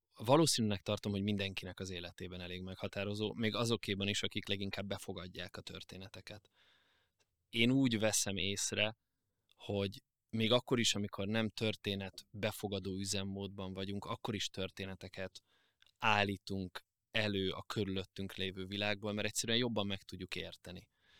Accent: Budapest, Hungary; Mi Óbudáról költöztünk Békásmegyerre, Óbudán még angol nyelvű műsorok voltak, majd egy ponton 6 éves koromban német nyelvű műsorokkal találkoztam

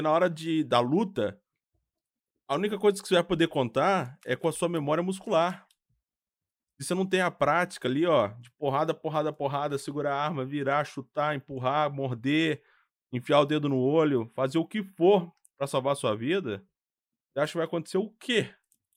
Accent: Minas Gerais, Brazil; now in United States; eu sou natural de Minas Gerais, mas moro na Flórida, nos Estados Unidos. Breve, o doidão aqui tá mudando pra São Paulo

